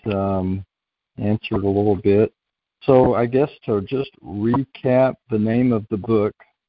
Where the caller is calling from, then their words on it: Kentucky, United States; I'm calling from Kentucky.